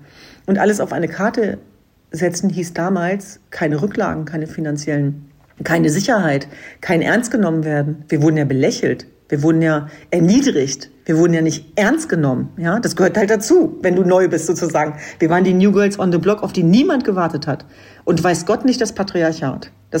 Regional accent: Hanover, Lower Saxony, Germany; Ich habe 10 Geschwister, wir sind 11 Kinder zu Hause, wir kommen aus Hannover-Linden.

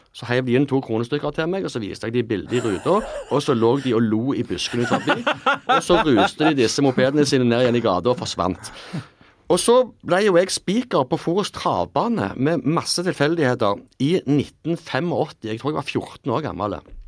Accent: Lura, Rogaland, Norway; oppveksten på Lura

